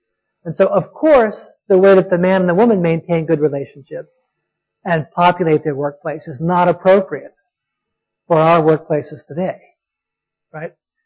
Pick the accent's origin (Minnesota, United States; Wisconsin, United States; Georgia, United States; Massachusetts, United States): Massachusetts, United States; Boston; For instance, I'm from Boston.